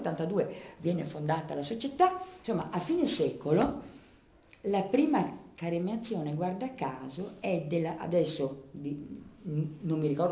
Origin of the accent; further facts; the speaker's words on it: Milan, Lombardy, Italy; sarà forse perché sono milanese